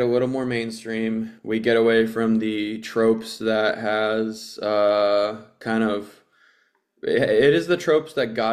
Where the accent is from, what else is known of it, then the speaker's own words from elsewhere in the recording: New England, United States; born there; But I came from, I was born in New England, so I'm a diehard Red Sox, Patriots, Bruins, Celtics fan.